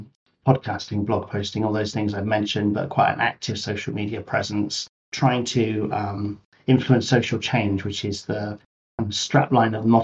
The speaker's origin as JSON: {"language": "English", "town": "Bristol", "region": "South West England", "country": "United Kingdom", "tie": "born or raised there", "said": "my hometown in Bristol."}